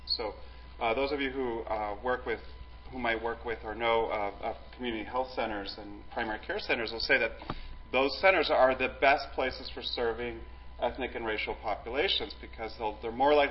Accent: California, United States; We're from California, so it's particularly early for us, although we've kind of gotten adjusted to the time.

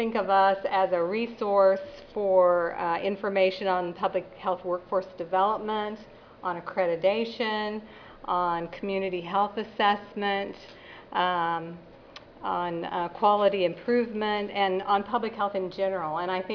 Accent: Pretty Prairie, Kansas, United States; this is my hometown of Pretty Prairie, Kansas. Population of 650.

